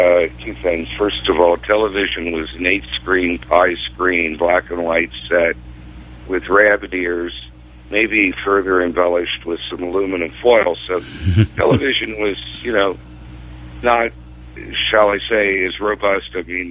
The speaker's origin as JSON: {"language": "English", "town": "Cincinnati", "region": "Ohio", "country": "United States", "tie": "born or raised there", "said": "I grew up in Cincinnati, so in addition to WLW, I could listen to WLS and WHO"}